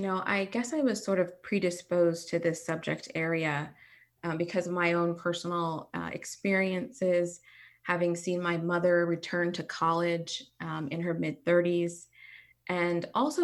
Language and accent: English; Los Angeles, California, United States; And I'm from Los Angeles, California.